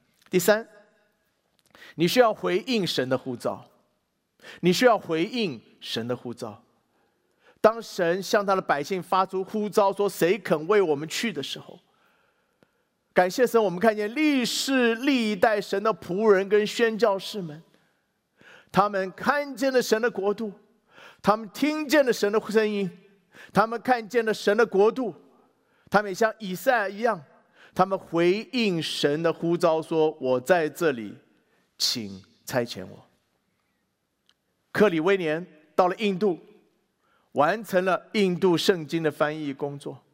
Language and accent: Chinese; China; 作为一个中国人，我们常常觉得很骄傲